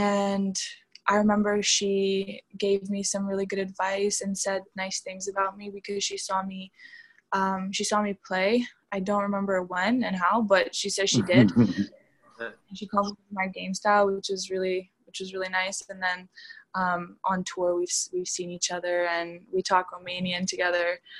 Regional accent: Canada; Obviously, my parents are Romanian. They grew up there, but I was born in Canada. I was raised in Canada.

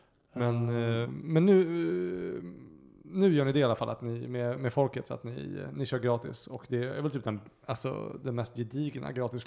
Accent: Haninge, Stockholm County, Sweden; Haninge kids, eller folk från kommunen där vi kommer ifrån.

